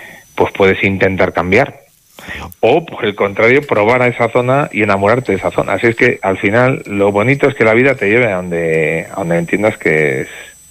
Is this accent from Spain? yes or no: yes; Palencia, Castile and León, Spain; Y luego está por los locos de Palencia y de muchos sitios, pues como es mi caso, que estoy enamorado de mi tierra y que voy a luchar por ella hasta el final.